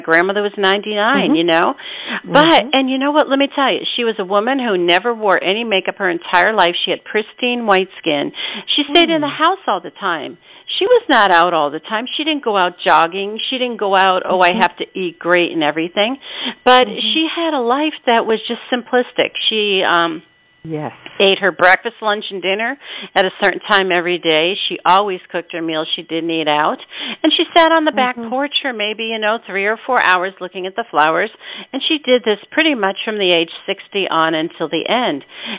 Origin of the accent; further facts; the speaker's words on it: Pennsylvania, United States; I grew up in Pennsylvania in the mountains, I'll tell you.